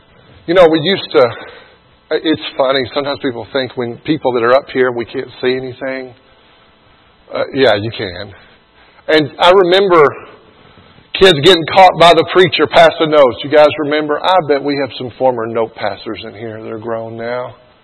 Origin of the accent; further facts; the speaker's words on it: Blytheville, Arkansas, United States; I remember growing up in Blytheville, Arkansas